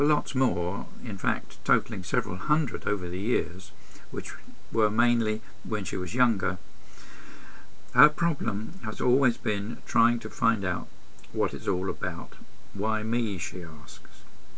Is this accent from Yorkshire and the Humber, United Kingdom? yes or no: no; Chelmsford, East of England, United Kingdom; my hometown of Chelmsford in Essex was the last town where a witch was hung